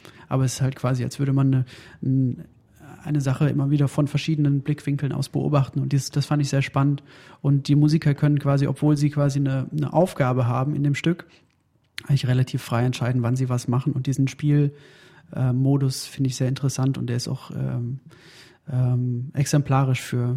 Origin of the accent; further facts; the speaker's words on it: Hagen, North Rhine-Westphalia, Germany; Ich komme aus Hagen.